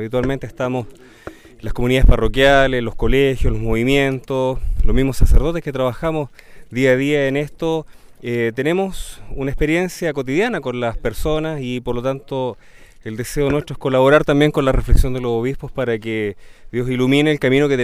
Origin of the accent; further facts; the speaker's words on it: Concepción, Biobío, Chile; yo soy de Concepción